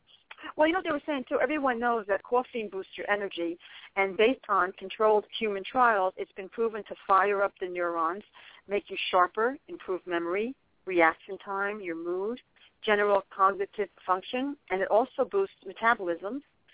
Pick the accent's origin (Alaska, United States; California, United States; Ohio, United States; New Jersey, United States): New Jersey, United States; You know, I'm from New Jersey. I'm like quick.